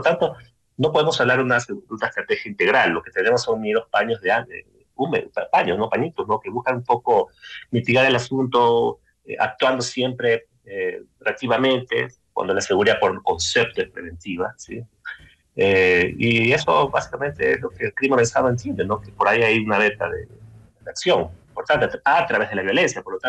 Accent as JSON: {"language": "Spanish", "region": "Manabí", "country": "Ecuador", "said": "Soy de Manabí, por ejemplo."}